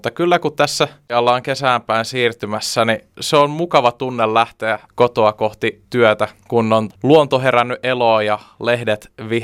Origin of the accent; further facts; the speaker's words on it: Helsinki, Uusimaa, Finland; tuun Helsingistä